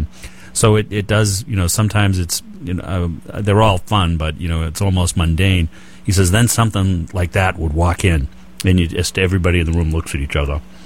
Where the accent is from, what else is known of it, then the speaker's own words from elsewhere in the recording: Boston, Massachusetts, United States; accent: Boston; people tease me on my Boston accent